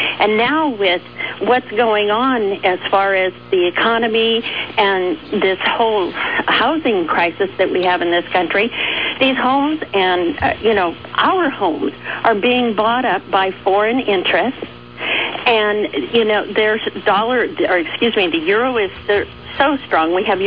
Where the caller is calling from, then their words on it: Fort Lauderdale, Florida, United States; Fort Lauderdale, Florida.